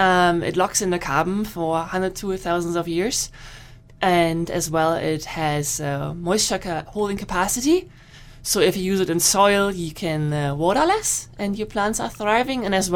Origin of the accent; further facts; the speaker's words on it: Germany; English is a second language; moved away as an adult; now in Canada; I'm originally from Germany, and I came here for my PhD in seaweed to Canada in 2017.